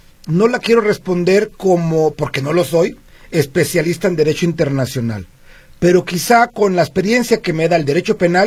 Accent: Mexico; No se puede negar como mexicano que las cosas no andan bien.

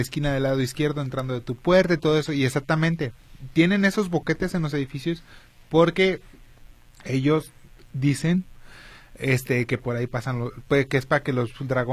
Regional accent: Guadalajara, Jalisco, Mexico; yo soy de Guadalajara.

